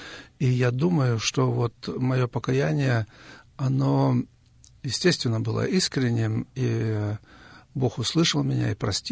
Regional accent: Kyrgyzstan; also born or lived in Siberia, Russia / Kazakhstan; now in Germany; Я родился в Сибири в 1950 году. Потом мои родители переехали с нами, маленькими детьми, в Казахстан. Из Казахстана, после того, как отец освободился из тюрьмы, мы переехали в Киргизию. А из Киргизии уже, будучи женатым, семейным человеком, я переехал в Литву.

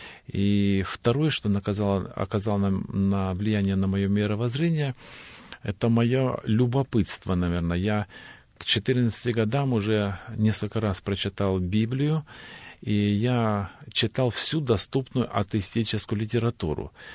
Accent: Nazemtsevo, Stavropol Krai, Russia; born there; Я родился в поселке Наземцево, Ставропольский край, на Северном Кавказе, в центре Кавказских минеральных вод. У наших родителей большая семья, я родился пятым ребенком

